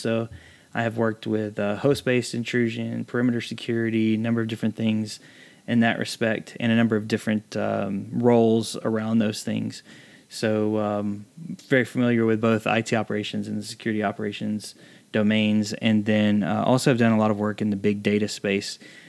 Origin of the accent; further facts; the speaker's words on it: Chattanooga, Tennessee, United States; I'm originally from Chattanooga.